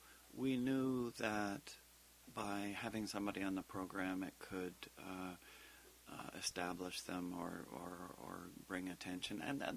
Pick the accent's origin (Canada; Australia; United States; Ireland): Canada; Ottawa, Ontario; now in Vancouver, Canada; I'm originally from Ottawa, but Vancouver had become home